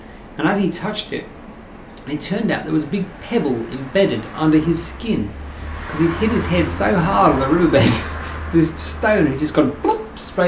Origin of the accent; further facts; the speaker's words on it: England, United Kingdom; No, we just shot rabbits occasionally. We were farmers in England.